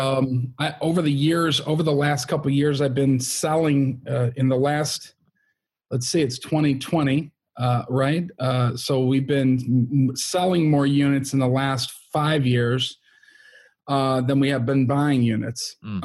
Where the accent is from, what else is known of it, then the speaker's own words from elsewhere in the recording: Chicago, Illinois, United States; Growing up in Chicago, in the south suburbs of in apartment buildings my whole life.